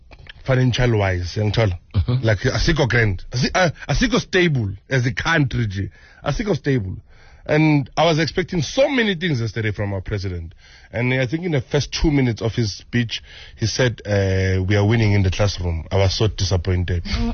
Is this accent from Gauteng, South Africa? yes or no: yes; Ekurhuleni, Gauteng, South Africa; I'm from Ekurhuleni. I'm from Ekurhuleni.